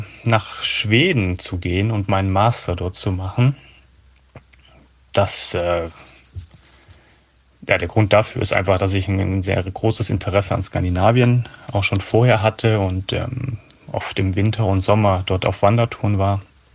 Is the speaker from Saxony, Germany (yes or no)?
yes; Saxony, Germany; now in Norway; knapp 29 Jahre, bevor ich nach Norwegen gezogen bin. Ich komme ursprünglich aus dem Wilden Osten, aus Sachsen, was man sicherlich mitunter auch noch ein bisschen hört.